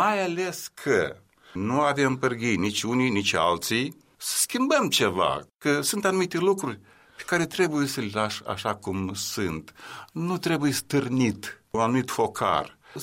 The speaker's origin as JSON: {"language": "Romanian", "region": "Chișinău", "country": "Moldova", "said": "Și n-am înțeles doamnele intelectuale din urbea noastră, Chișinău."}